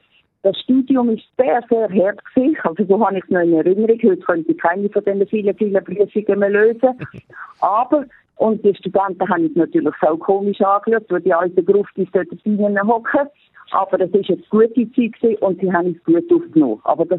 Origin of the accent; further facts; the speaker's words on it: Switzerland; Und als Schweizer hat man es ja gerne ein bisschen schön.